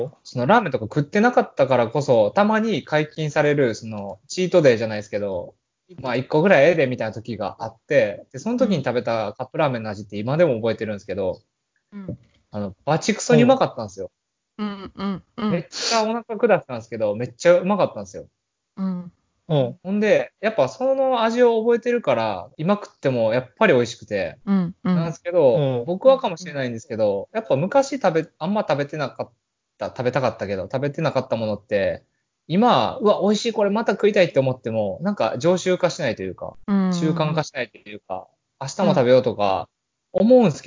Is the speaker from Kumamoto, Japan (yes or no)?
no; Osaka, Japan; あ、ちなみに僕大阪なんですけど